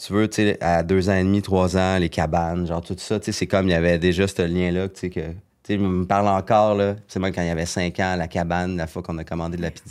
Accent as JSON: {"language": "French", "town": "Trois-Rivières", "region": "Quebec", "country": "Canada", "said": "je viens de Trois-Rivières"}